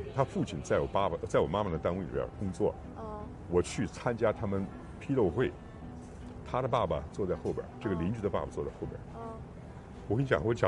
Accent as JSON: {"language": "Chinese", "town": "Xi'an", "region": "Shaanxi", "country": "China", "tie": "born or raised there", "also_born_or_lived": "Beijing", "said": "从小我在西安长大，我妈就从小就开始教我小提琴"}